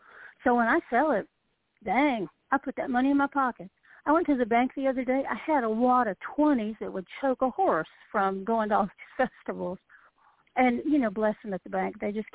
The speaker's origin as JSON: {"language": "English", "region": "the South", "country": "United States", "said": "and I'm a Southerner, so I'm especially guilty of this, polite at all costs."}